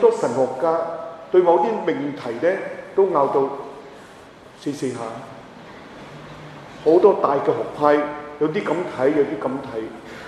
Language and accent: Cantonese; China; 當然呢，我們中國人有傳統